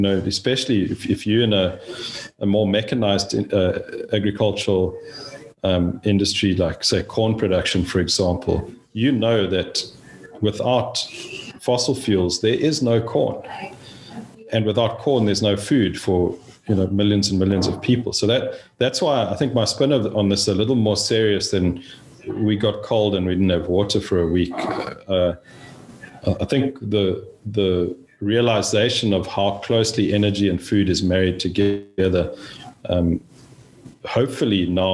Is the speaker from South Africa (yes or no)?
yes; South Africa; moved away; this is not a Texas accent. I was born and raised in South Africa on a fifth generation cattle, sheep, goat and horse operation